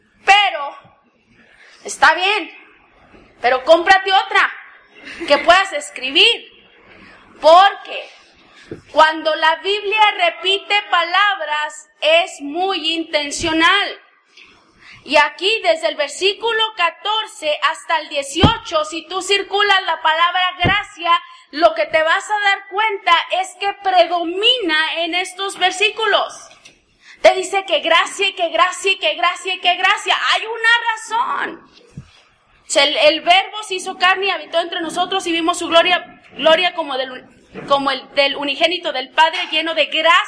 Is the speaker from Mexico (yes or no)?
yes; Mexico; que para nosotros es lejana porque somos mexicanos y estamos lejos del contexto.